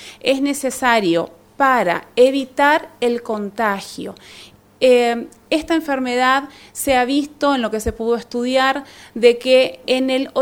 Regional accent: Chaco, Argentina; Esta es una problemática que nos afecta como argentinos, como chaqueños

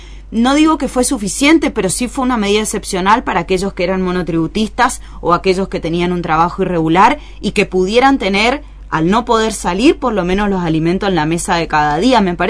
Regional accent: Paso de los Libres, Corrientes, Argentina; yo me fui de Paso de los Libres a estudiar a Corrientes porque en ese momento aquí no teníamos oportunidades.

